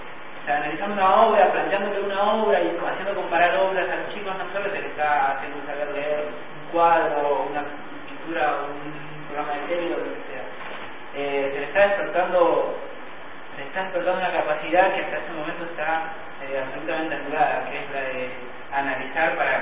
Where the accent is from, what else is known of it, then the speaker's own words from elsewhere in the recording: Argentina; Bueno, yo soy argentino